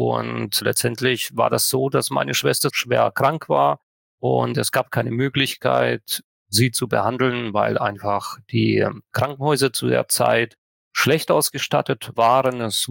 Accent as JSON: {"language": "German", "region": "Krasnodar Krai", "country": "Russia", "tie": "born or raised there", "also_born_or_lived": "Tajikistan", "said": "in Turbsee geboren, also nähe Sotschi. Das hatte ich aber in unserem Vorgespräch gar nicht erzählt, sondern in Tadschikistan. Und wir sind dann übergesiedelt an die Schwarzmeerküste, einer der schönsten Regionen Russlands letztendlich."}